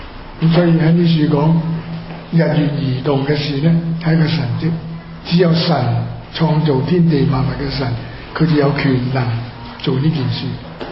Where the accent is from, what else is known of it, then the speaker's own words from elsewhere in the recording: China; 我哋中國人嗰五千年嘅文化歷史都有呢啲嘅情況，亦都有呢啲記錄嘅。